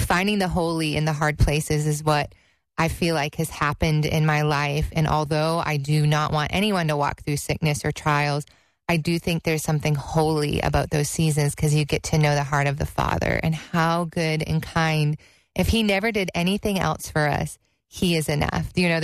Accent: Boston, Massachusetts, United States; I was flying from Boston, where I was born and raised, to Seattle, which I knew to do a Bible school.

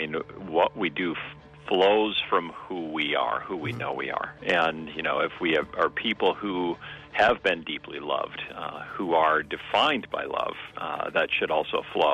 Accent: Oostburg, Wisconsin, United States; I was in Oostburg, which is my hometown

